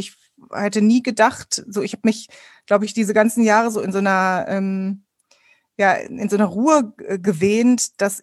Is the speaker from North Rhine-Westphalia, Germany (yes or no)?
yes; North Rhine-Westphalia, Germany; Ich bin im Ruhrgebiet aufgewachsen